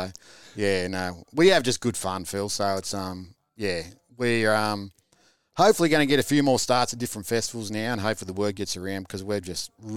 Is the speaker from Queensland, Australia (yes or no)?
no; New South Wales, Australia; I come from the Southern Highlands in New South Wales.